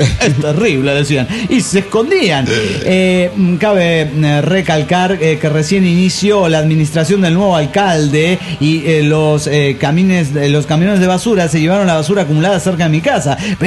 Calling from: Cancún, Quintana Roo, Mexico; de Cancún, Quintana Roo.

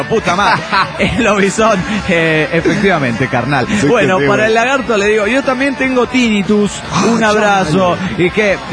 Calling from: Ciudad Juárez, Chihuahua, Mexico; de Ciudad Juárez, México.

